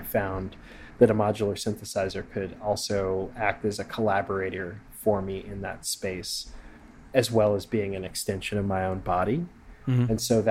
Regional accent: Kansas City, Missouri, United States; no, I'm also from Missouri. I'm from Kansas City, Missouri.

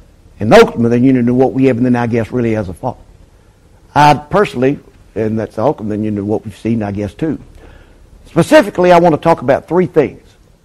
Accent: Washington, United States; and I'm from Washington

